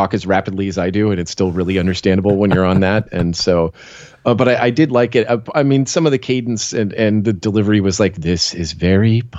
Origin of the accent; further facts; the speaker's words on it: California, United States; Yeah, I grew up in the Bay Area, and I went to multiple different school districts because my parents kept moving a lot.